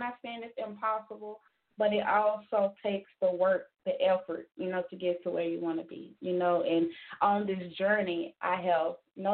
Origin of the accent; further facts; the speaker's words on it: Greenville, Mississippi, United States; I am from the Delta of Mississippi, Greenville, to be exact.